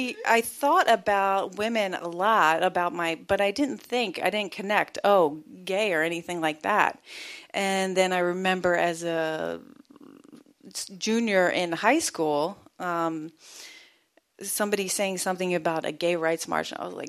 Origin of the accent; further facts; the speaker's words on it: Maryland, United States; So I'm from Cecil County, Maryland, and also known as Cecil Ducky.